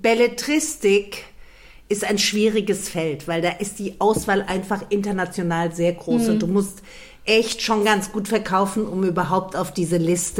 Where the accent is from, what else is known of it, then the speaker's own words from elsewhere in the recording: Frankfurt, Hesse, Germany; Dann sage ich, aus Frankfurt. Und dann sagt er, Sie sind aus Sachsenhausen, oder? Mhm. Und das stimmt.